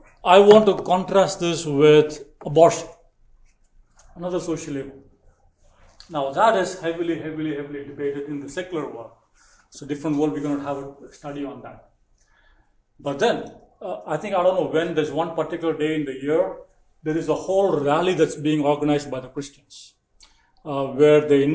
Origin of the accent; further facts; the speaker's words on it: India; I'm a newcomer to this culture. So when I look at the whole justice, because I come from India